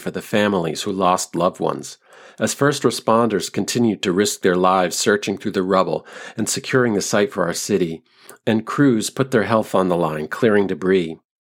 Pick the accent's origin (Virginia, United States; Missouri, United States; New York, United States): New York, United States; New York City; recognizing that I was from New York City, and to show their solidarity.